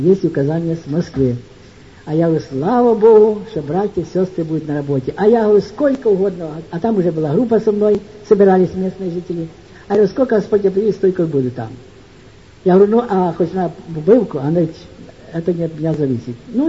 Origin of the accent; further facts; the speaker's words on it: Voznesensk, Mykolaiv Oblast, Ukraine; Потому что я родом из Вознесенска.